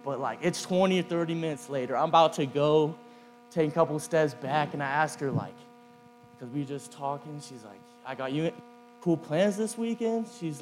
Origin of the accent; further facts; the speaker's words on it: Eudora, Kansas, United States; But, I got a long-lost cousin in Eudora, Kansas, my hometown.